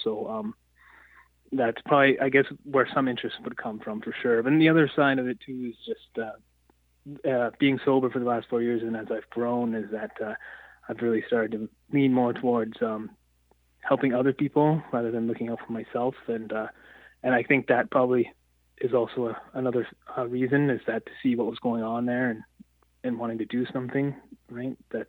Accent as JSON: {"language": "English", "town": "Prince George", "region": "British Columbia", "country": "Canada", "tie": "born or raised there", "also_born_or_lived": "Fraser Lake", "said": "I grew up, was born and raised in Prince George and Fraser Lake for the first half of my childhood, and came down to Powell River, Sunshine Coast area, and pretty much been down this way or Victoria since then."}